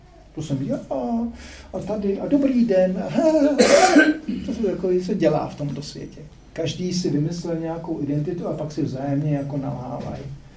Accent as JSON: {"language": "Czech", "region": "Bohemia", "country": "Czechia", "said": "Já jsem nebyl standardní, já jsem pocházel z Čech a to z mě dělalo takového slovanského divného, jako takového prostě anomálii."}